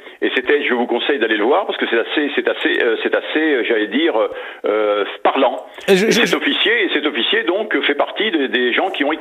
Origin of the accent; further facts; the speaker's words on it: France; Je suis français d'abord, et compte tenu de mon passé, compte tenu de 5 siècles, ma famille est arrivée en France il y a 5 siècles, et je dois dire que j'ai la France qui coule dans mes veines.